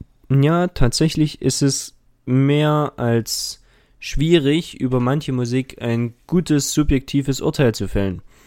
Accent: Dresden, Saxony, Germany; ich komme aus Dresden und gehe dort auch zur Schule, und zwar aufs Landesmusikgymnasium

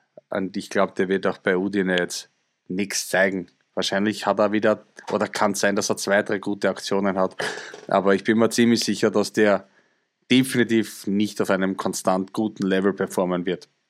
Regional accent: Austria; Und ich als Österreicher habe natürlich Sturm Graz immer mitverfolgt, bin auch Sturm-Fan, was Österreich betrifft.

